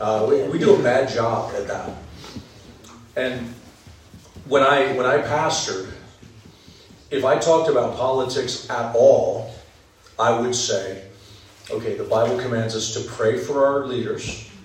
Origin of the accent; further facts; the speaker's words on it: United States; certainly as an American, especially in America